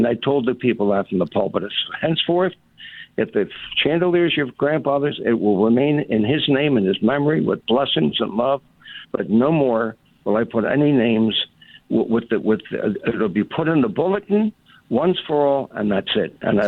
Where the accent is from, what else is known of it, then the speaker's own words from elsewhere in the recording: Philadelphia, Pennsylvania, United States; I'm from Kensington. They cussed me more than if I got cussed from K&A. I was so ticked. I actually one time went to my. I'm a tough kid from the streets of Philly.